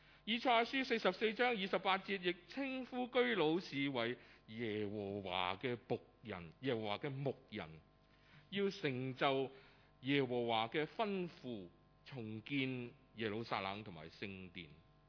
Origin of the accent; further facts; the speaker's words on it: Hong Kong; 我自己出生於香港，在香港成長，但是我的父母是印尼華僑，他們10多歲的時候離開印尼去大陸讀書，輾轉來到香港。